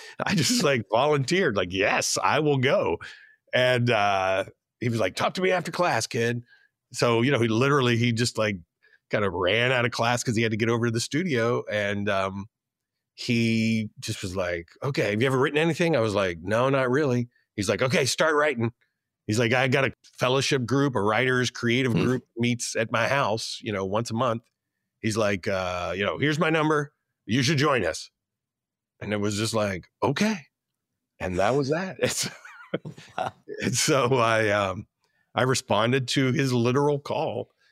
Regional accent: Florida, United States; I grew up in Florida, at South Florida. It was really hot in the summer.

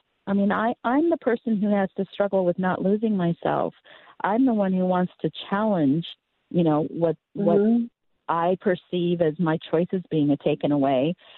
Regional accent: United States; And some of that is just being American.

